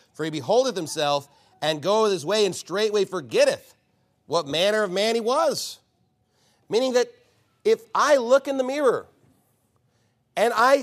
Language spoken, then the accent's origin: English; Texas, United States; I'm an American. I'm a Texan.